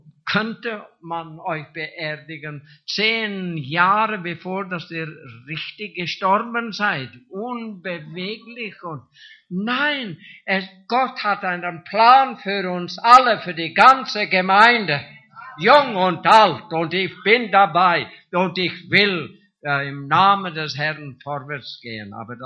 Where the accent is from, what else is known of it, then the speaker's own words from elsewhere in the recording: England, United Kingdom; German is a second language; No one is perfect. Niemand ist perfekt, sagen wir bei uns in England.